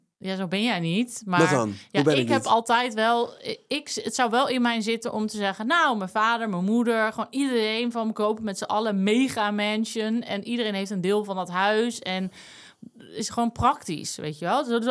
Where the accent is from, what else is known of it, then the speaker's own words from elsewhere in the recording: Amsterdam, North Holland, Netherlands; ik blijf toch altijd als Amsterdamse... blijf ik toch het meest met Noord-Holland te hebben op de een of andere manier